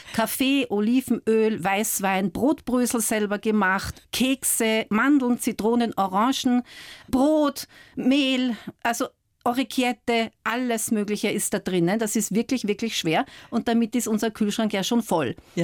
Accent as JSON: {"language": "German", "region": "Vienna", "country": "Austria", "tie": "born or raised there", "also_born_or_lived": "Scotland", "lives_now": "Italy", "said": "Geprägt haben mich meine Heimat Wien, meine Zeit in Schottland"}